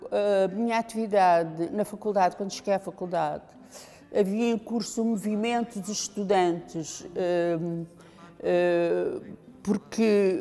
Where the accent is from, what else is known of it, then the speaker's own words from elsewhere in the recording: Mamarrosa, Aveiro, Portugal; Sou da zona de Cantanhê, porque eu sou de Mamarrosa, que é uma aldeia aqui perto. Sou de uma família de pequenos proprietários, sou neta de pequenos proprietários aqui da Mamarrosa.